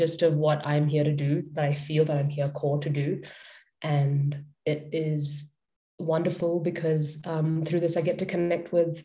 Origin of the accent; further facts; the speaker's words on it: Punjab, India; I am Indian. I'm part of this particular family system, this particular society. This is my culture. I am Hindu Punjabi.